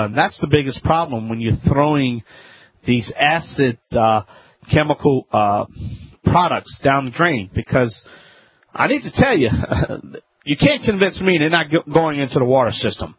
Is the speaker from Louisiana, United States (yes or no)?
yes; Louisiana, United States; from the Bayou Land.